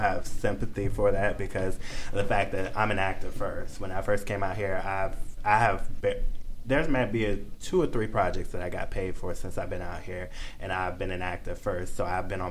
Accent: Virginia Beach, Virginia, United States; also born or lived in Washington, D.C.; I was born in Washington, D.C. I grew up in I grew up in Southern Virginia, which is Virginia Beach, Virginia.

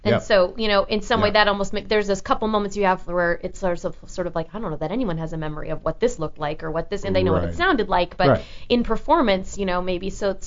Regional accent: California, United States; I'm from Orange County. My high school drama teacher, you know.

